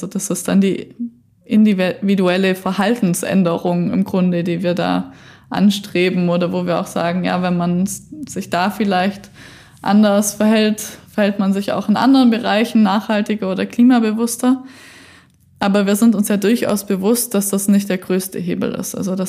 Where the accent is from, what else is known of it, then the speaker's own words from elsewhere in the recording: Bavaria, Germany; bei uns in Franken im Pegnitztal bei Ruprechtstegen